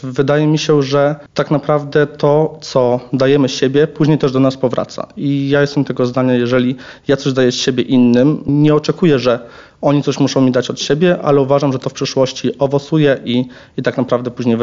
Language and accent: Polish; Biała Podlaska, Lublin Voivodeship, Poland; now in Kraków, Poland; mimo, że pochodzę z mniejszego miasta, a jestem w Krakowie, to żeby się pokazać, że nie jestem takim zaściankowym małym człowiekiem z Białej Podlaskiej